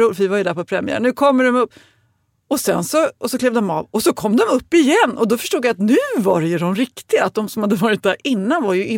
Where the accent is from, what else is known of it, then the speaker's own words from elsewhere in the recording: Sweden; Som feg svensk så vågar jag liksom inte gå fram och säga excuse me.